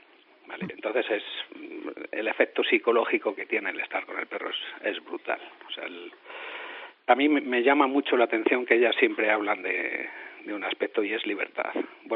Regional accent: Zamora, Castile and León, Spain; born there; now in Murcia, Spain; aunque yo vivo en Murcia, yo nací en Zamora, así que doblemente orgulloso.

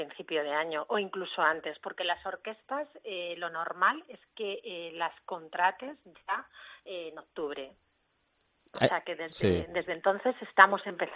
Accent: Abades, Castile and León, Spain; estamos los que somos de Abades

